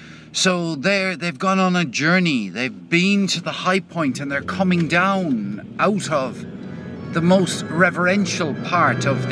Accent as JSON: {"language": "English", "country": "Ireland", "tie": "born or raised there", "said": "I grew up in Roman Catholic Ireland in the 1950s, you know, surrounded by stories of a particular type celebrated in music."}